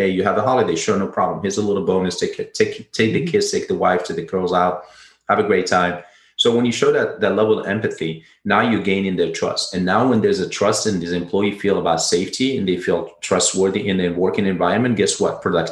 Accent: Rabat-Salé-Kénitra, Morocco; Uber was something that we grew up in Morocco because we didn't have too many taxis. So what happened is you get someone commuting from his job to his home, which I happen to live in the capital, and the next city was Saleh, which most people they commute from.

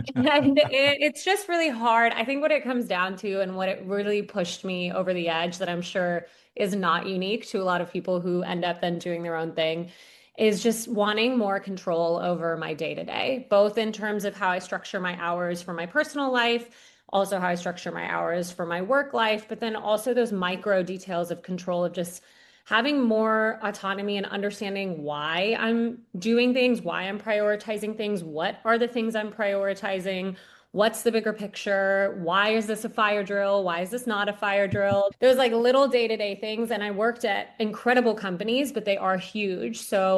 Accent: Houston, Texas, United States; So I am from Houston. I went to undergrad in New York and pursued journalism and economics.

